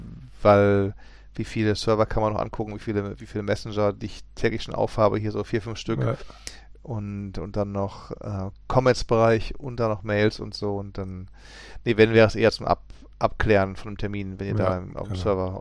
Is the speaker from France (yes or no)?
no; Essen, North Rhine-Westphalia, Germany; Ja, aber Gelsenkirchen als Essener ist immer so ein bisschen schwierig.